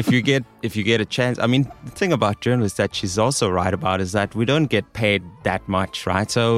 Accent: Denmark; but you also have an accent. I'm from Denmark.

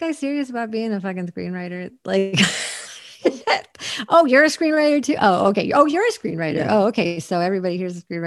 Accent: East Coast, United States; The only LA that I knew growing up on the East Coast, like the only LA you saw was, you know, the OJ situation.

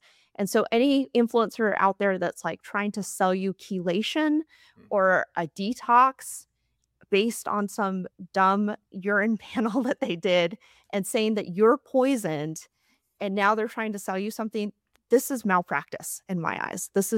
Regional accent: Utah, United States; I'm from Utah originally, and I worked at Hill Air Force Base as a resident.

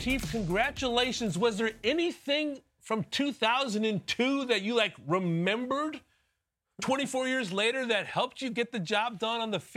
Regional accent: Los Angeles, California, United States; I grew up in Los Angeles.

